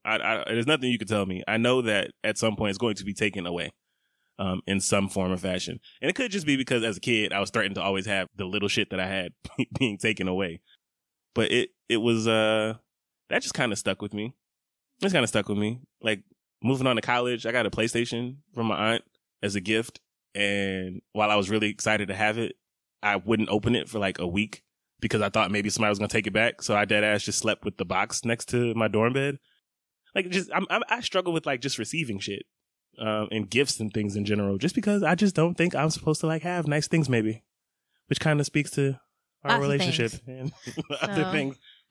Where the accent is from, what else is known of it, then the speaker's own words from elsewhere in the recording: Oak Forest, United States; also born or lived in Scottsdale; we first moved to Eastlake. We moved to Eastlake from Scottsdale. So I'm from Oak Forest originally. And to go from government housing